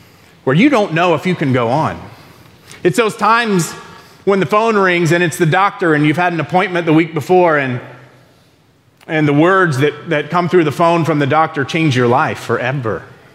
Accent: Florida, United States; Maybe it's because I grew up in Florida, and so my context is a bit...

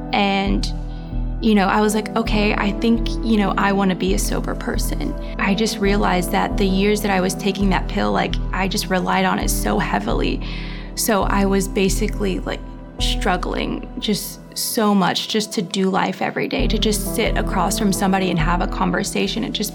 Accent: Alabama, United States; I've been coming to the church for about 2 years now. I'm originally from Alabama. I'm one of 5 siblings

